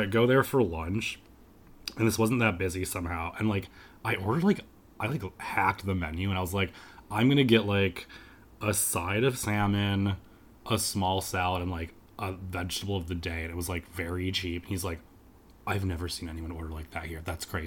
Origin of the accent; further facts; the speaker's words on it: Staten Island, New York, United States; I'm from Staten Island.